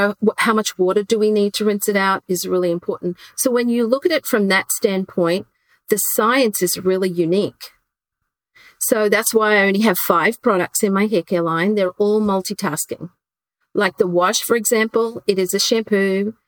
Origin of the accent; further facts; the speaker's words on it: Queensland, Australia; growing up in Queensland, when I was a teenager, the government issued us egg timers so we could only have a 3-minute shower.